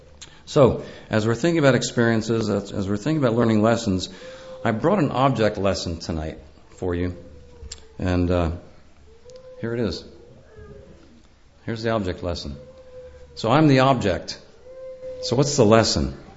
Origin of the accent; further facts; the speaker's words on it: New York, United States; I grew up in New York State. I was born in 1954. Grew up in New York State in a nice rural town in the Hudson Valley.